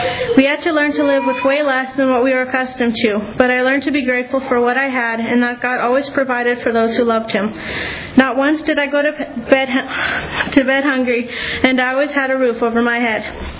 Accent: Canada; also born or lived in Belize; I was born in Belize and moved away from there when I was about 4. My parents moved to Canada because my brother was a special needs child and they couldn't afford medical care in Belize.

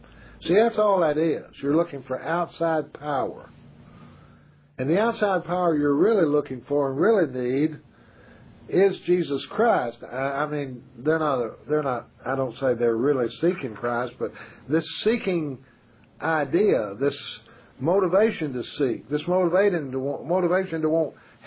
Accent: Pasadena, California, United States; Now, we have a lady down in my hometown here in Pasadena, where I live now anyway, and she has a palm out on the street there, and I pass it practically every day.

